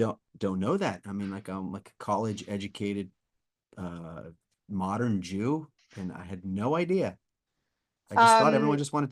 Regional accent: New Jersey, United States; I grew up in New Jersey in a Jewish community, quasi next to me was a Jewish community. My community wasn't that Jewish

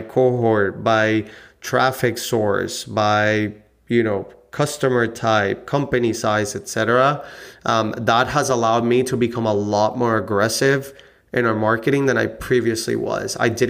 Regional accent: Puerto Rico; I was born and raised in Puerto Rico, so I like the tropics.

